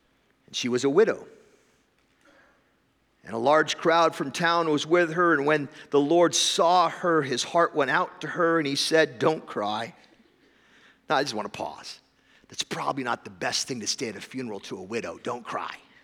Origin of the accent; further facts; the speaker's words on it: Fairbanks, Alaska, United States; I'm from Alaska. I'm from Fairbanks, Alaska, which means I flew here to talk to people who think they understand winter.